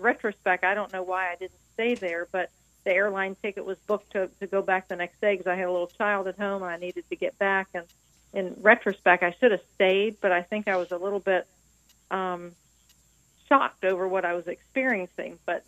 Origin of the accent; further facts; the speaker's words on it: Virginia, United States; I grew up, well, two different places, in Fairfax County, Virginia, which is not too far from Washington, D.C. And then at 12, we moved to the country out on the Chesapeake Bay, still in Virginia. So I'm a Virginia girl.